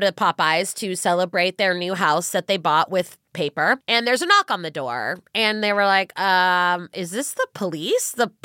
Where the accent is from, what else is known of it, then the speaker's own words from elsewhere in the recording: California, United States; I'm from California. I did have earthquakes growing up